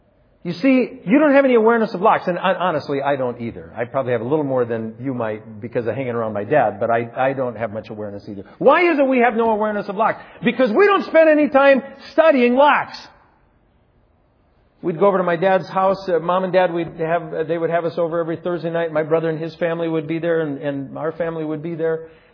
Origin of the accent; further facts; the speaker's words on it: South Dakota, United States; I grew up in South Dakota where it's winter, 9 months out of the year, I think.